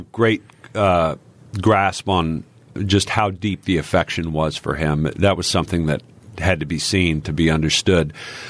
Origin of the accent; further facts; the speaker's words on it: Texas, United States; Growing up in Texas, football is king.